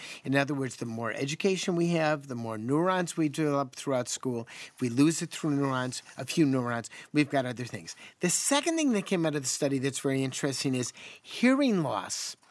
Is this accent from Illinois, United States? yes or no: yes; Chicago, Illinois, United States; Now, I am from Chicago, so I start with a deficit, being from the Windy City.